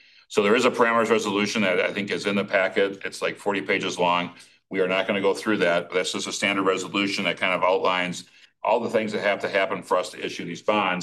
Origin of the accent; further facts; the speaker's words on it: Stoughton, Wisconsin, United States; I myself am on a utilities committee in my hometown, down Highway 51, down in Stoughton.